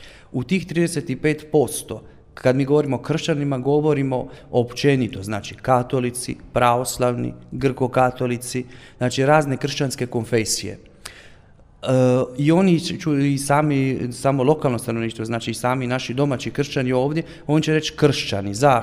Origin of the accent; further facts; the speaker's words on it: Croatia; Znači, Hrvata nas ima u stvarno u cijelom svijetu, tako da raspršili smo se svuda